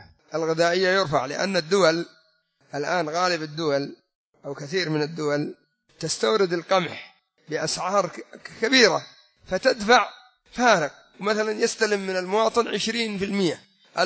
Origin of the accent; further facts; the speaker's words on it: Yemen; عندنا في اليمن انظر من العملة من انهيار إلى انهيار